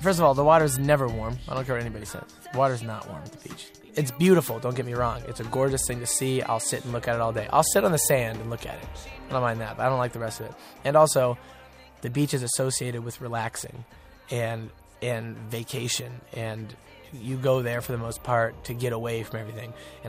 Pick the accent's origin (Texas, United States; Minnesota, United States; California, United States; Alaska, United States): California, United States; Newbury Park; I grew up in Newbury Park, California. It's like a little suburban area, about 40 minutes outside of Los Angeles.